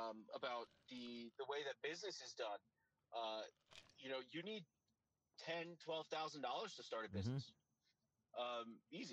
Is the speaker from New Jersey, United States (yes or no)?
yes; Seaside, New Jersey, United States; my hometown of Seaside, Tom's River area, New Jersey, was destroyed by the Jersey Shore.